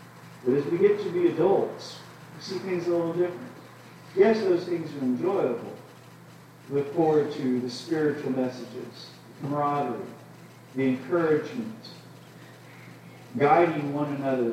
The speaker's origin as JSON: {"language": "English", "region": "Iowa", "country": "United States", "tie": "born or raised there", "said": "When I was growing up in Iowa … we were on the farm, he had pigs"}